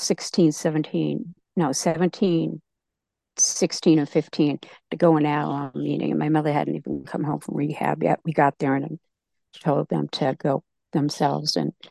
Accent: Massachusetts, United States; I'm from Massachusetts. I grew up in a little ocean town right outside of Boston. I'm going to be 61 next year.

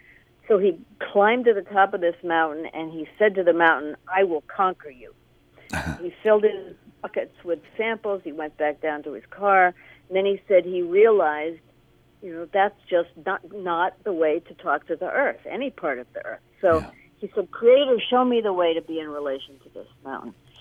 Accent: Indianapolis, Indiana, United States; born there; also born or lived in Illinois / Omaha, Nebraska; When I was growing up, I was born in Indianapolis

